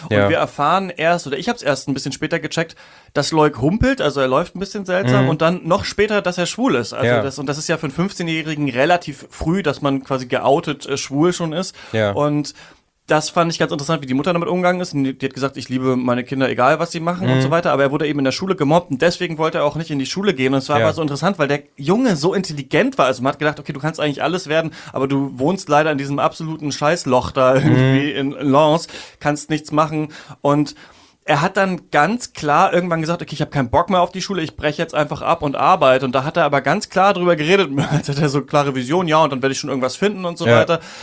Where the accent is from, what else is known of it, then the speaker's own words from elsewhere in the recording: Emmerthal, Lower Saxony, Germany; ich bin ja in Emmertal bei Hameln aufgewachsen, in Niedersachsen